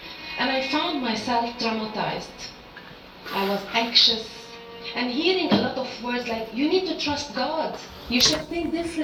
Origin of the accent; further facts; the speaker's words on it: Beirut, Beirut Governorate, Lebanon; I was born in 71 in Beirut, Lebanon. My story is the war started at 75. Till last, you know, day, I was living in war.